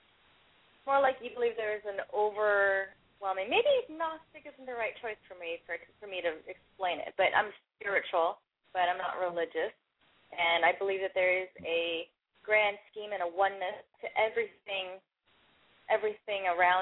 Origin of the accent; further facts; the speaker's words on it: Tahoe, United States; Yeah, well, I'm from Tahoe, so fish used to come around a lot.